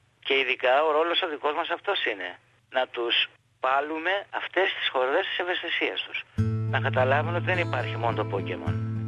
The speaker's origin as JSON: {"language": "Greek", "town": "Chios", "region": "North Aegean", "country": "Greece", "tie": "born or raised there", "said": "διότι εγώ μεγάλωσα στη Χίο"}